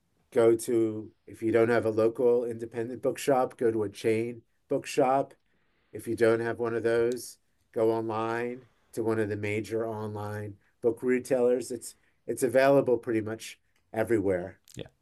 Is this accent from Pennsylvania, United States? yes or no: yes; Philadelphia, Pennsylvania, United States; since I'm a Philadelphian